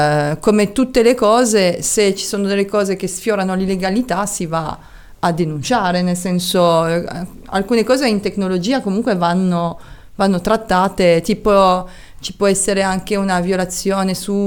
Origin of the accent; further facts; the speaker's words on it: France; perché essendo alla base francese, ovviamente sono cresciuta in Francia e quindi capisco un po' la cultura